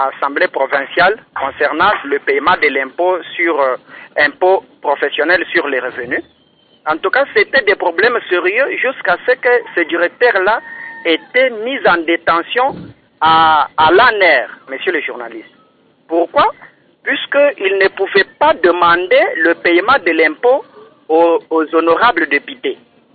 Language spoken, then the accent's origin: French; Kasaï, DR Congo; ici chez nous, au Kasaï